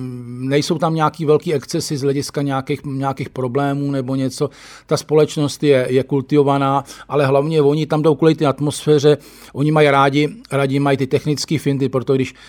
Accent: Bohemia, Czechia; já jsem z Čech, Josona Republika Čeka

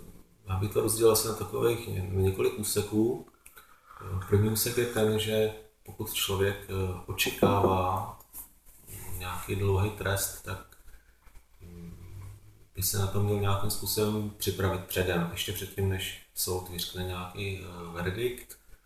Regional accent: Prague, Czechia; vzhledem k tomu jsem z Prahy, tak aby byl ještě aspoň blíž k Praze ohledně nějakých návštěv.

